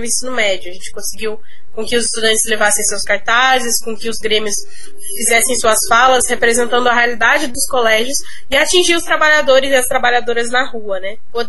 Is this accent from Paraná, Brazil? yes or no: yes; Campo Largo, Paraná, Brazil; sou estudante secundarista do cursinho pré-vestibular, eu sou de Campo Largo